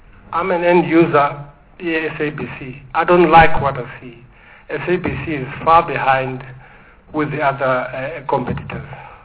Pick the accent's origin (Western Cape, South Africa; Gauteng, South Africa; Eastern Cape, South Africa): Eastern Cape, South Africa; born there; I was born in Kanduli, from a Transkei. Teacher by profession. studied teacher's course in Transkei College